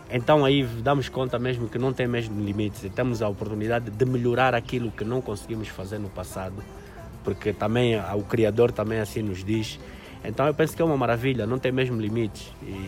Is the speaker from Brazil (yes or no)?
no; Benguela, Angola; born there; Eu ia dizer que eu nasci em Benguela